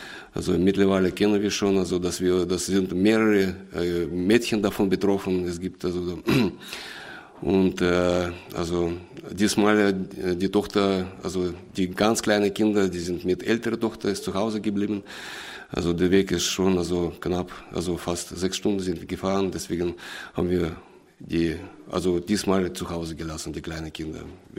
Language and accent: German; Maxhütte-Haidhof, Bavaria, Germany; Also wir kommen aus Gemeinde Maxhütte, Heidhof, das ist in Bayern. Also das ist Südostbayern, in der Nähe von der tschechischen Grenze. Also wir sind eine kleine Gemeinde, circa etwas über 30 Gemeindeglieder.